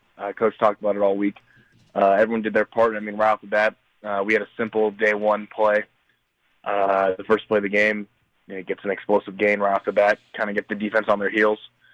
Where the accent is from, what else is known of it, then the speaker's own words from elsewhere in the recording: California, United States; It'll definitely be a little bit sweeter, especially, you know, growing up in the Bay Area.